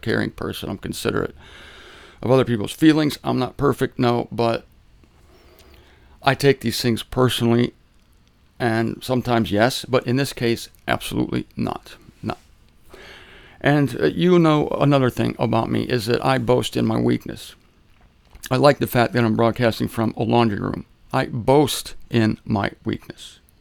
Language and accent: English; Canton, Ohio, United States; because I was raised in that in Canton, Ohio for 20 years.